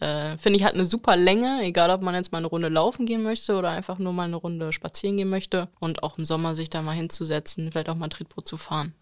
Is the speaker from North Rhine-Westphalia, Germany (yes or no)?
yes; Dorsten, North Rhine-Westphalia, Germany; Aus Dorsten. Ich weiß nicht, ob das was sagt. Liegt direkt neben Gelsenkirchen, also ist nicht weit von der Schalke Arena entfernt. Ja. Und da aus einem ganz kleinen Dorf, 200.000 Einwohner, Altendorf-Ulfgotter heißt es, so langweilig wie es klingt, ist es auch.